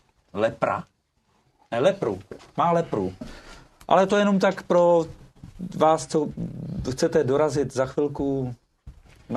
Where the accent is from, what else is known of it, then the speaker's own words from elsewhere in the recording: Střekov, Ústí nad Labem Region, Czechia; narodil jsem se na Střekově, žil jsem na Střekově a to. To je Střekovák vlastně, jsem se vlastně taky narodil na Střekově.